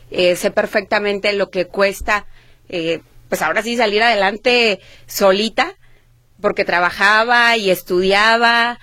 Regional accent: Talpa de Allende, Jalisco, Mexico; also born or lived in Puerto Vallarta; nací en Puerto Vallarta, Jalisco. Luego nos fuimos a vivir a Talpa de Allende. Y después yo... allá no hay universidad todavía

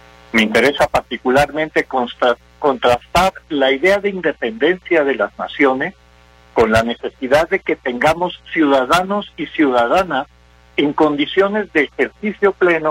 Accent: Mexico; un sentimiento de nación que ahora nos nutre como mexicanas y mexicanos.

